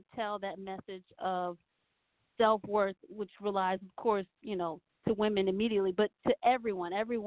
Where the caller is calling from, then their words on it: Annandale, Virginia, United States; I am calling from Annandale, Virginia.